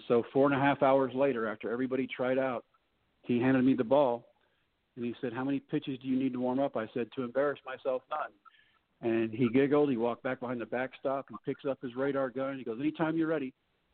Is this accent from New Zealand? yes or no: no; Texas, United States; I get to Tampa in September, and we're playing the Rangers in Arlington. So I'm back in my home state, haven't seen my kids in 3 months.